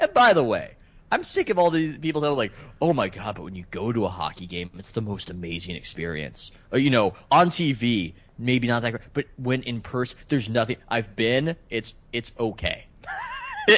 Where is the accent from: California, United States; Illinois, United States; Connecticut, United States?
California, United States; because, you know, I'm from California.